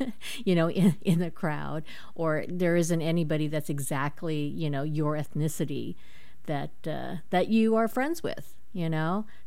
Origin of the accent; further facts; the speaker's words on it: Junction City, Oregon, United States; because I'm mixed race as well, and I grew up in Junction City, Oregon, you know, and so you probably know where that is outside of Eugene